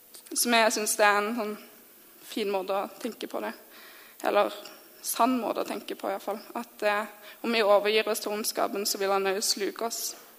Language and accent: Norwegian; Southern Norway, Norway; for jeg er fra Sørland og er glad i havet.